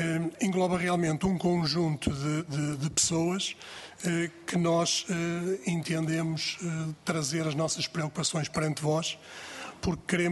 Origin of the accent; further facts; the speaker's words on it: Maia, Porto, Portugal; Nós viemos há bocadinho lá de cima do Norte, somos do Porto. A Maia está em maioria, somos todos maiatos.